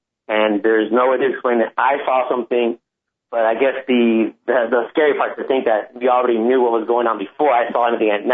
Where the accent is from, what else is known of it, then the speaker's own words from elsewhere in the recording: Mexico; there's no hospital in my hometown in Mexico